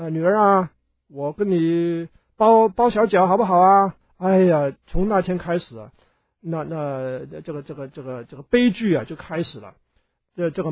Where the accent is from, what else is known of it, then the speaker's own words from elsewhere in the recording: Hong Kong; 我亲眼看过啊，很多家庭啊是偏爱男孩子的，我小的时候在香港啊。